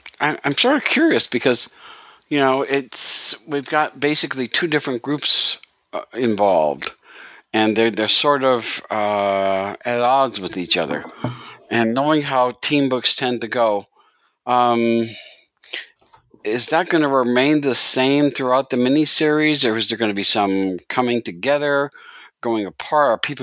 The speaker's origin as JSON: {"language": "English", "country": "United States", "said": "because I'm an American, and as always the case with us Americans, we look at America and then we don't quite understand the rest of the world."}